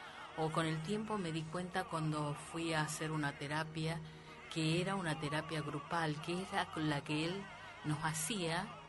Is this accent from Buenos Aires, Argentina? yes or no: no; Salta, Argentina; Saludos a todos Salta, que quiero mucho esa provincia, mi provincia. Bueno, nací en el campo